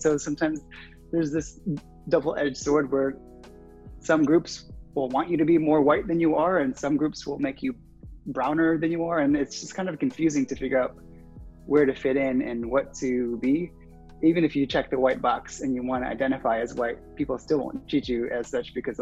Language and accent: English; Elgin, Illinois, United States; A lot of my friends growing up in my hometown of Elgin, Illinois were mixed too.